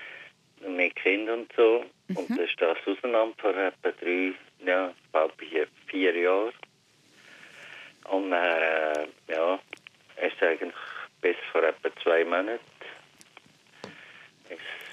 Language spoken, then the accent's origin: German; Aargau, Switzerland; ich bin natürlich im Aargau aufgewachsen